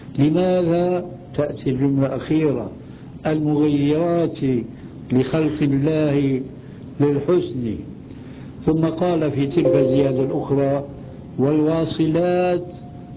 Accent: Syria; كثير من البلاد عندنا في سوريا

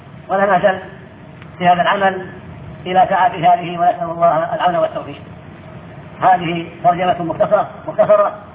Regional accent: Riyadh, Riyadh Province, Saudi Arabia; فقد ولدت في الرياض عاصمة المملكة في ذي الحجة من عام 300,301 هجرية، ونشأت في الرياض وطلبت العلم على علماء الرياض

